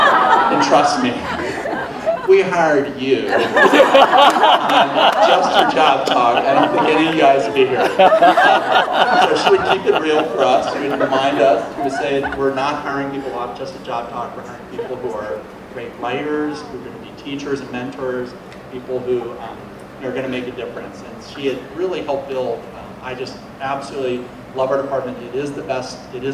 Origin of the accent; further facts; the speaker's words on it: Winston-Salem, North Carolina, United States; Some of you know I grew up in Winston-Salem. One of my neighbors, two streets away, was my Angelo.